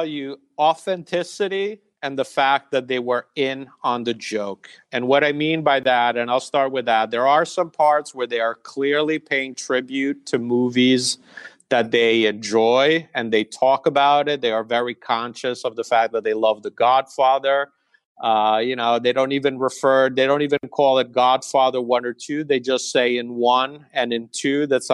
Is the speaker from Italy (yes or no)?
yes; Italy; I grew up in Italy, but I also spent the mother's side of my family's on Long Island. I spent a lot of time there outside New York.